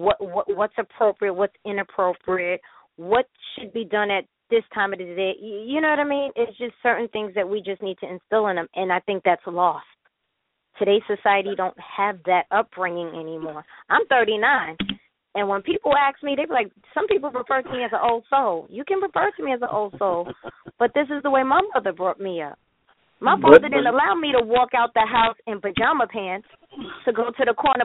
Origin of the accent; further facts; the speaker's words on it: Queens, New York, United States; I was raised in what we call a village. Everybody on my block that I grew up in Laurelton, Queens, had a handle on my upbringing.